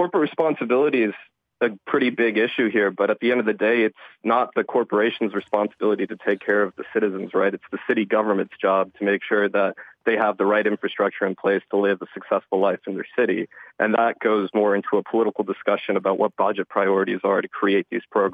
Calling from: Dayton, Ohio, United States; So, as you said, I'm from Dayton, Ohio, which is similar to the environment in Lordstown

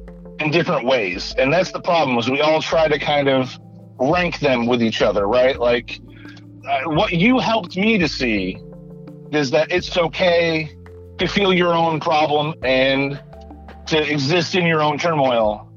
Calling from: Crystal River, Florida, United States; I'm calling from Crystal River, Florida

